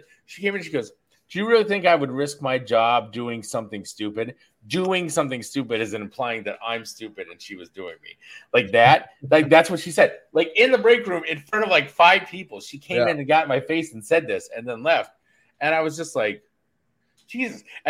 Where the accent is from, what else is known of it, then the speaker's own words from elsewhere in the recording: Mount Pleasant, Iowa, United States; I'm from Mount Pleasant, Iowa, and I – they built McDonald's.